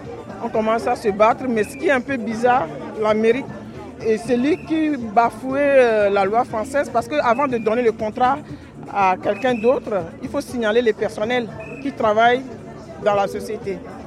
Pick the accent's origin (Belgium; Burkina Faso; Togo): Togo; moved away as an adult; now in France; J'ai 45 ans. Ça fait 17 ans d'ancienneté. Je suis togolaise. Et ça fait 18 ans que je suis en France.